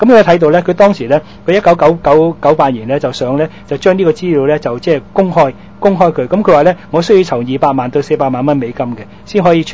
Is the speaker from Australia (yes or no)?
no; Hong Kong; 都係同我哋香港人有關嘅